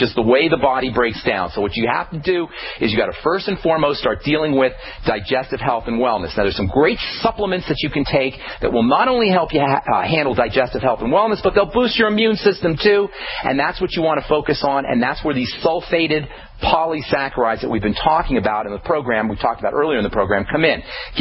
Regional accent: Trenton, New Jersey, United States; You know, I'm from Trenton. I was raised in Trenton, New Jersey.

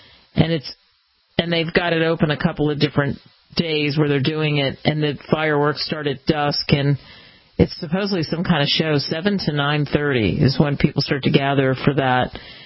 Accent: Pennsylvania, United States; for me it really is significant because I grew up outside of Philadelphia

